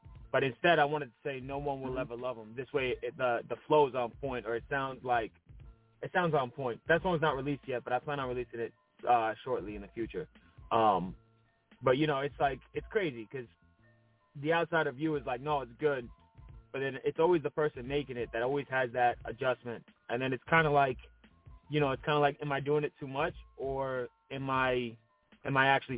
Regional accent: Patchogue, New York, United States; Man, I'm from Patchogue, Long Island. You know, Long Island, New York, to be exact. And you know, it's like it's a nice little town, you know.

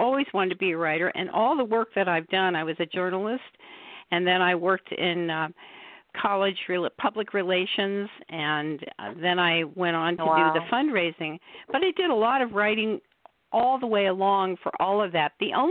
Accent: New York, United States; I grew up in the Metropolitan Museum of Art in New York, and I just love art

